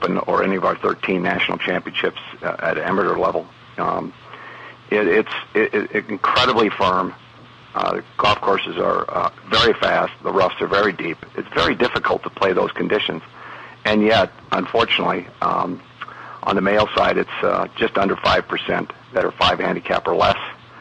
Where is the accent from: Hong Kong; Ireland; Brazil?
Ireland; Being Irish, I knew that they were looking down nicely on me.